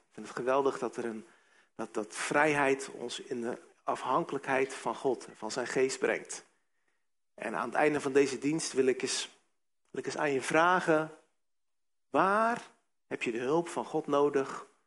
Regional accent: South Holland, Netherlands; En ik kom zelf uit de Hoekse Waard. Nou, dat is een beetje een streek.

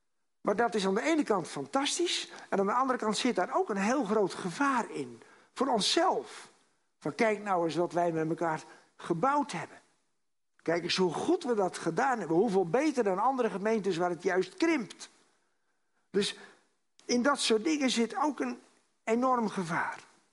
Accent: Bible Belt, Netherlands; Wij komen uit de Bijbelbelt

